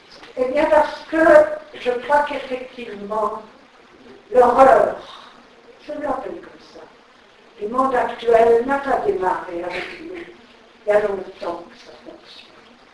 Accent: Grand Est, France; je suis alsacienne, qui se voulait. Et les alsaciens nagent quand même un peu dans la dialectique de la langue allemande

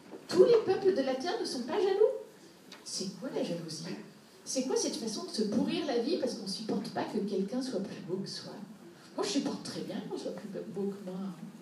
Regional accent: Belgium; je suis belge, donc je ne comprends pas

